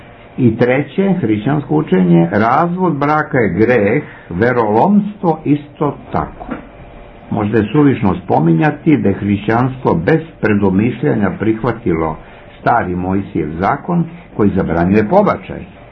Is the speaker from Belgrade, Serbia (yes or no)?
yes; Belgrade, Serbia; born there; ja sam rođen u Beogradu